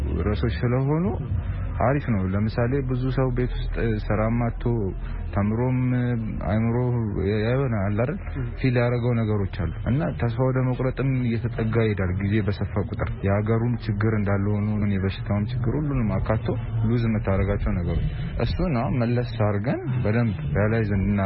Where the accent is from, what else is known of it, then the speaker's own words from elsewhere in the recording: Adama, Oromia, Ethiopia; ከአዳማ ነው የመጣሁት።